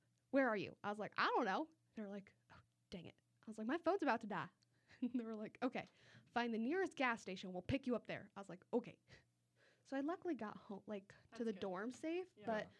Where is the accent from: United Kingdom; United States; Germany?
United States; Lincoln, Nebraska; now in St. Charles, United States; because Lincoln, which is my hometown, is laid out like a grid system.